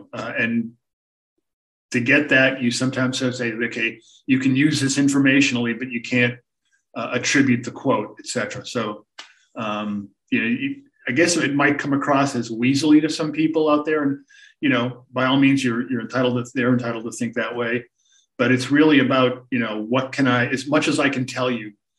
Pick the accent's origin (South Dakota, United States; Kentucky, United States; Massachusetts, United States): Massachusetts, United States; Boston; I grew up in the Boston area as a sports fan.